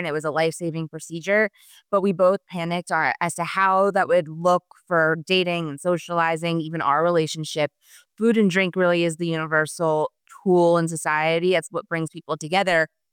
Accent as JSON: {"language": "English", "region": "Colorado", "country": "United States", "said": "We are from Colorado, and so everyone is just like, you know, where are we going to go on a hike this weekend?"}